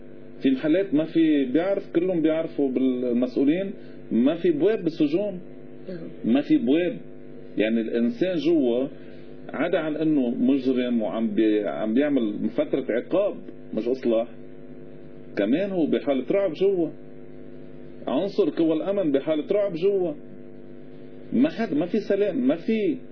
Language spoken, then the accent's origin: Arabic; North Governorate, Lebanon; أنا مضيع اسم عبدين قضاء بشري، ضيعتنا تبقى قديما